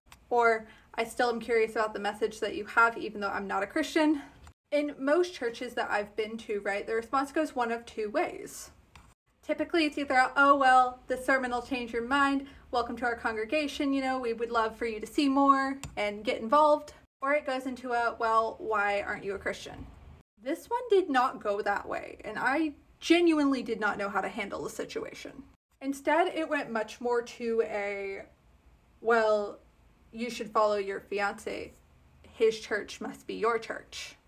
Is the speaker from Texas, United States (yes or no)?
yes; Texas, United States; I've never been to a Southern Baptist church. Despite being Texan, right, my family's Methodist.